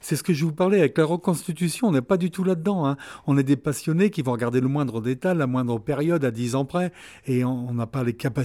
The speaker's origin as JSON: {"language": "French", "region": "West", "country": "France", "said": "Nous, on vient de l'ouest de la France, on a un côté festif et du nord"}